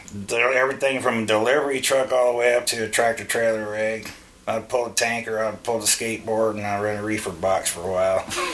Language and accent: English; Port Hueneme, California, United States; I'd raised up Southern California Navy town out in Port Hueneme. It's in Ventura County. And I went to school ther